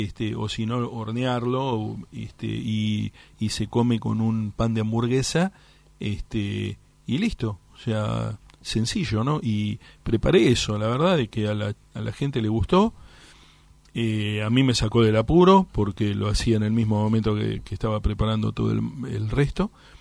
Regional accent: Argentina; lo sentimos muy profundamente como argentinos, como nacionalistas

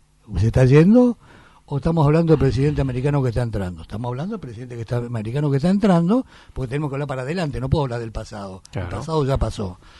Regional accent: Argentina; como argentino, los envidio la industria que tiene.

